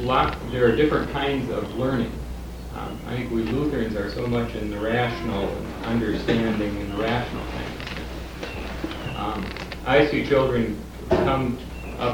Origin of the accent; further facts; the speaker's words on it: Minnesota, United States; I grew up in Minnesota